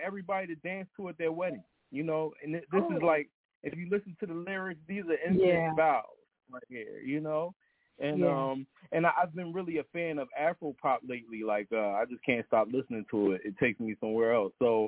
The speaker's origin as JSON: {"language": "English", "town": "Philadelphia", "region": "Pennsylvania", "country": "United States", "tie": "born or raised there", "said": "I grew up in Philadelphia and I've been writing and producing for many, many years."}